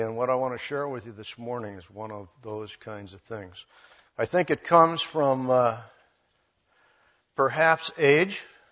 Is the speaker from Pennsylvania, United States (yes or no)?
no; California, United States; I grew up in Southern California, and everybody from the desert Southwest has had a run-in at some time in their childhood with the valley fever.